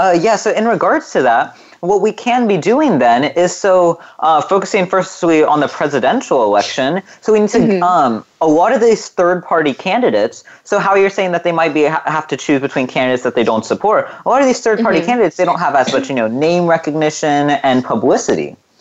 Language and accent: English; California, United States; And so like here in my home state of California, there's a lot of propositions on the table